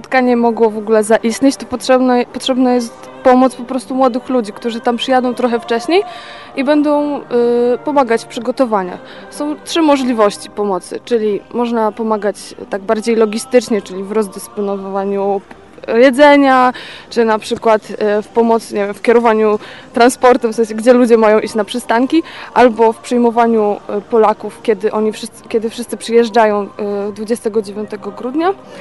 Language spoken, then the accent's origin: Polish; Radwanice, Lower Silesian Voivodeship, Poland; jestem z Radwanic, jestem w Brukseli